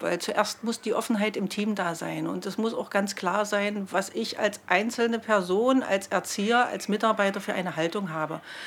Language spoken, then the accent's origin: German; China; ich habe selber eine Herkunft aus China und ich möchte euch Kindern jetzt gerne ein Spiel aus meiner Heimat zeigen.